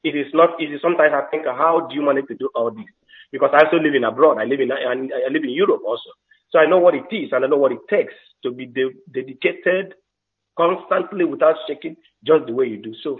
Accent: Idaton North, Imo, Nigeria; now in Amsterdam, Netherlands; from Idaton North, Imo State, from the Biafran Republic.

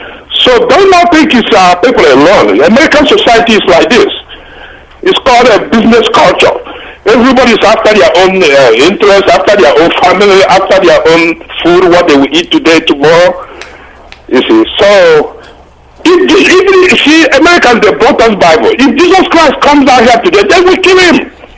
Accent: Akokwa, Imo, Nigeria; first language ig; moved away; I'm from Akokwa. Well, you know, I left Nigeria a long time ago by Igbo. I need to go back and start speaking Igbo. My Igbo is messed up now.

